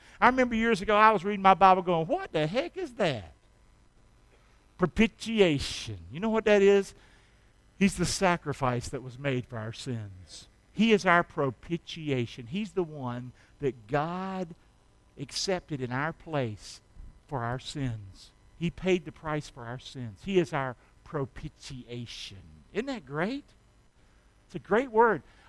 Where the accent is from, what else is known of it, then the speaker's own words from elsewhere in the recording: Rockingham, North Carolina, United States; I'm from Rockingham.